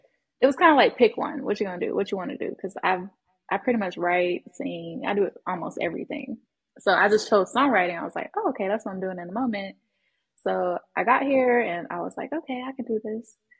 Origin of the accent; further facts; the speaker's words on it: Houston, Texas, United States; Yeah, I grew up in Third Ward, and many people know that's where … is from, and … all of them.